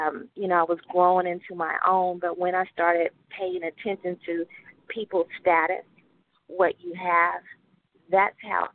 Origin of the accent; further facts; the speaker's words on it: Oklahoma City, Oklahoma, United States; I'm from Oklahoma City, and so we weren't a part of the Oklahoma City public school district